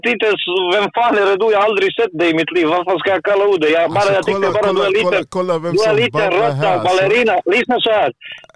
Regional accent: Montenegro; now in Sweden; Jag är stolt från Montenegro, du vet.

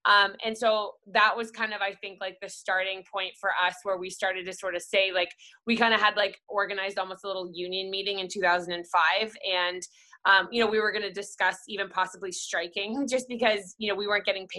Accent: Vancouver, British Columbia, Canada; I was from Vancouver, so it was like, you know, nice to be able to be in my hometown.

